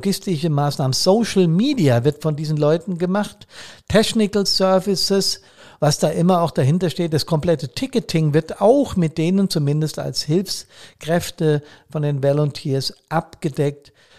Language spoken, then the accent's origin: German; Frankfurt, Hesse, Germany; Frankfurt, meine Heimat